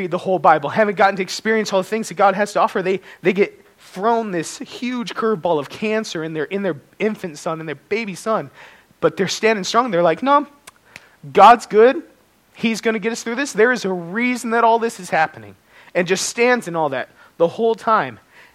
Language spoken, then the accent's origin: English; Colorado, United States; moved away as an adult; I am from Colorado. I wasn't born there, but I moved there when I was 6 months old.